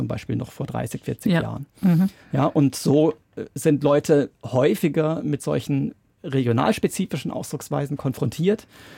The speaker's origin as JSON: {"language": "German", "region": "Southern Germany", "country": "Germany", "tie": "born or raised there", "said": "Es gibt auch in dem Dialekt, wo ich aufgewachsen bin, im Süddeutschen, gibt es auch eigentümliche Perfektbildungen."}